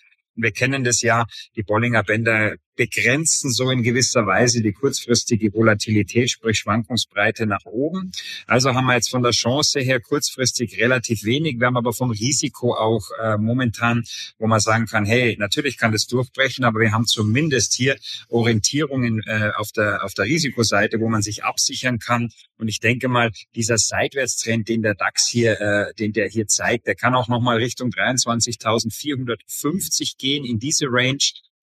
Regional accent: Bavaria, Germany; Als Bayer sagt man lieber weiß-blau.

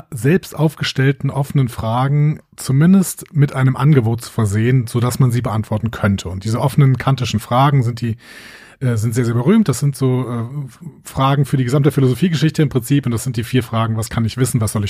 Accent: Aachen, North Rhine-Westphalia, Germany; Als Rheinländer sollte ich niemals über Tschechien reden.

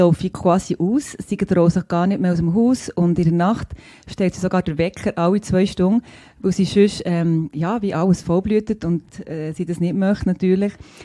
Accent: Bern, Switzerland; Nein, ich bin auch Bernerin und Ärztin, aber ja.

